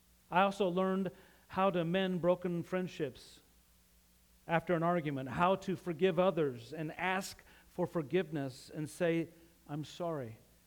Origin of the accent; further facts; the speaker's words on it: Utah, United States; Well, growing up in Utah, that's a state in the United States. It's out west.